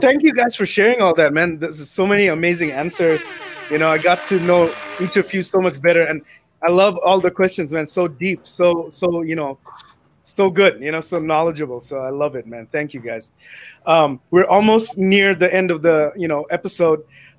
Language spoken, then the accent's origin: English; Bangladesh; I'm Bengali, so like I'm from Bangladesh originally.